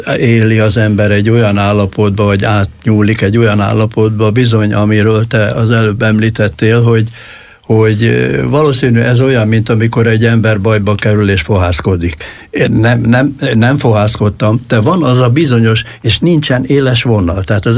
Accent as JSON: {"language": "Hungarian", "region": "Zala", "country": "Hungary", "tie": "born or raised there", "said": "Igen, én falu helyen nevelkedtem, mert bennünket kiraktak annak idején az illetékesek. Hortobágyon már nem volt hely, úgyhogy Göcsejbe, egy kis zsákfaluba, erdő szélére"}